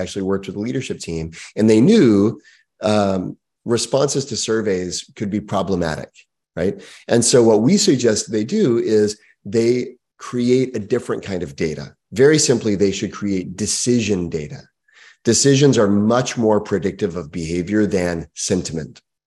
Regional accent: Texas, United States; I grew up in Texas.

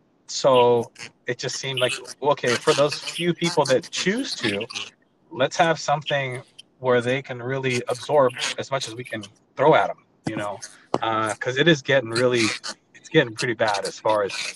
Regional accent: San Francisco, California, United States; I'm from the Bay Area. I was born in San Francisco.

